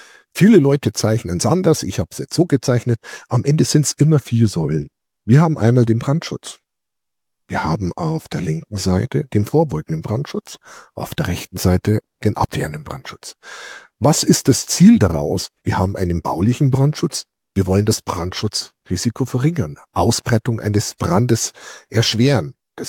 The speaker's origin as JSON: {"language": "German", "region": "Bavaria", "country": "Germany", "said": "Man hört, ich komme aus Bayern"}